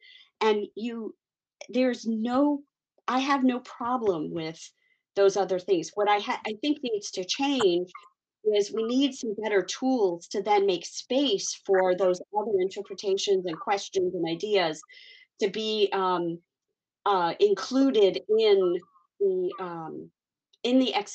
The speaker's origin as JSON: {"language": "English", "country": "United States", "tie": "born or raised there", "said": "I grew up in the United States. I am of South Asian origin. My parents are, one parent is Bengali, one parent is Maharashtrian."}